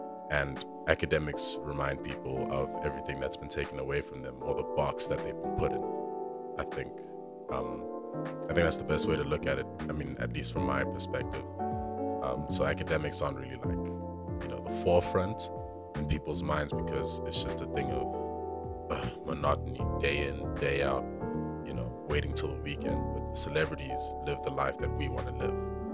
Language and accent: English; South Africa; I'm a South African as well, man.